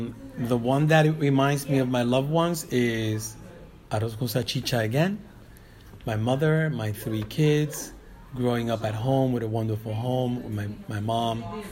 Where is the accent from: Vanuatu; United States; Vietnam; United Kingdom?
United States; Bronx, New York; I grew up in the South Bronx, not too far from where we are right now, which is 345 Brook Avenue. I grew up in Hunts Point, and most of my life I spent in the Bronx until I moved away from the Bronx.